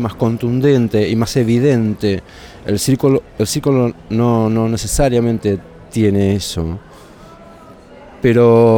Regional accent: Buenos Aires, Argentina; Yo soy de Buenos Aires, a mí, y tengo 47 años.

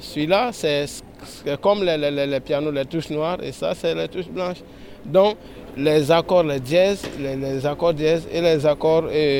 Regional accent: Burkina Faso; Nous sommes arrivés du Burkina depuis le 13 octobre pour ce festival Circa.

